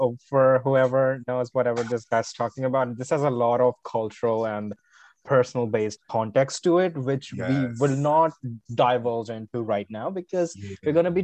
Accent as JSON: {"language": "English", "country": "India", "tie": "born or raised there", "said": "I am originally from India. That's where I grew up"}